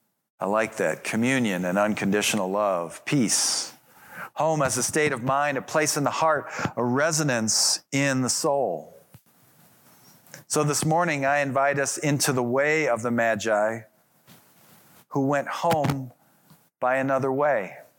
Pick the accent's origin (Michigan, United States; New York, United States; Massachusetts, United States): Michigan, United States; I was born in Southwest Michigan. That's where I grew up, and that's where my first Christmases were. But I've lived out here for 31 years, and now this is home.